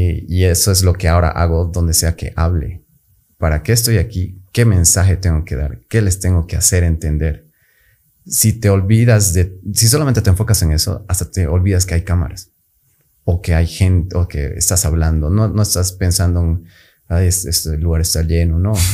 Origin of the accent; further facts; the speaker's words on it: Bolivia; acá en Bolivia. Es un proyecto que yo fui a mi empresa a decirles, tengo ese proyecto. Hay talento en mi país, en Latinoamérica.